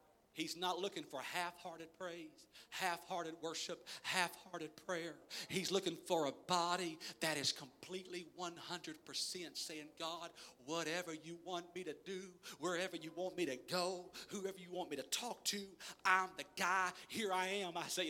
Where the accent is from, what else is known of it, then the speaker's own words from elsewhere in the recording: Jasper, Texas, United States; I'm from Texas. I was raised in southeast Texas by a little town called Jasper, Texas.